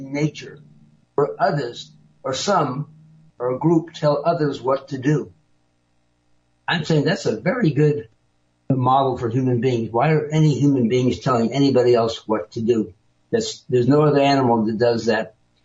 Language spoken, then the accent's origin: English; San Francisco, California, United States; My friends and my family, I'm from San Francisco, are progressive liberals.